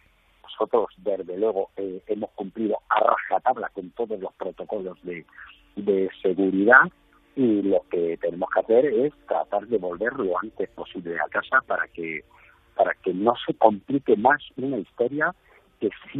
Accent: Spain; tenemos derecho a exigir nuestros derechos como ciudadanos españoles

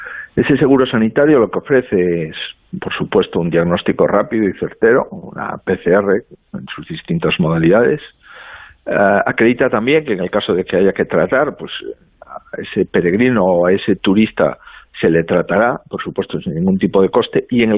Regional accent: Galicia, Spain; lo que somos los gallegos, ¿no? Un pueblo que sabe lo que es salir de casa y por tanto también sabemos lo que es recibir en nuestra casa.

